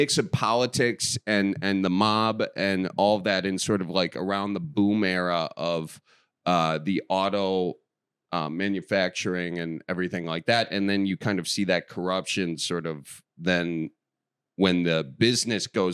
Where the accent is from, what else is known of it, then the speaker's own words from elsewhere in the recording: Milwaukee, Wisconsin, United States; I grew up in the suburbs of Milwaukee.